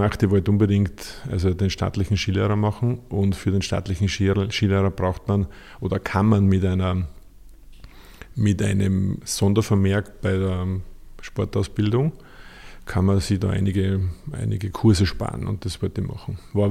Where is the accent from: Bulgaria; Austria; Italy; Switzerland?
Austria; Burgenland; ich bin eigentlich Burgenländer, komme über den Job dann eigentlich nach Korneuburg. Also ich habe in Eisenstadt begonnen, den im Turnus zu machen, dann war die Fachausbildung in Wien.